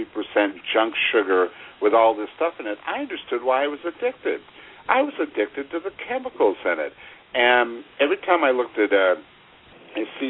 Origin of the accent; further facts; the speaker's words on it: Los Angeles, California, United States; I grew up in Los Angeles where See's candies have been king since a childhood.